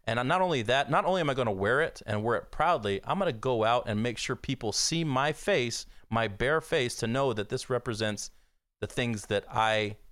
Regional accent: Texas, United States; living in Texas, being a person of color and growing up in Texas is one thing.

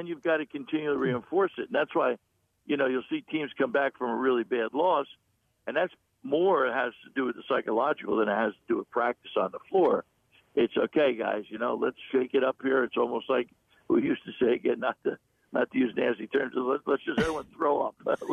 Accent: New Jersey, United States; And, of course, I'm from Jersey and the New York area.

